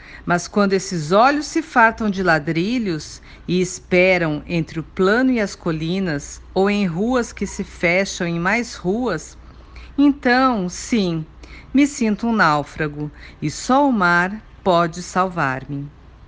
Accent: Santos, São Paulo, Brazil; eu sou da cidade de Santos, no litoral de São Paulo, e lembrei de você.

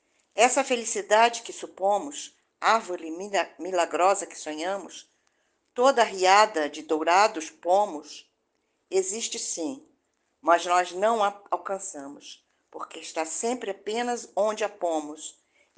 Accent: Rio de Janeiro, Brazil; eu sou da cidade do Rio de Janeiro.

